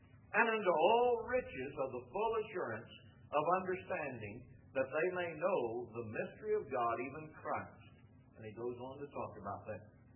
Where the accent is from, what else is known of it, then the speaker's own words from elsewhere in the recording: Tampa, Florida, United States; moved away; From Tampa, thankful for your presence. That's my hometown. Even after I moved away from there, it still will be. I left in 1965, but there's something about where you grew up.